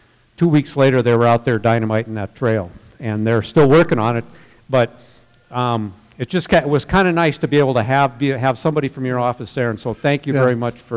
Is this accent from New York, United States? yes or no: no; Anaconda, Montana, United States; I'm from Anaconda, involved with the Anaconda Sportsman's Club and organizations.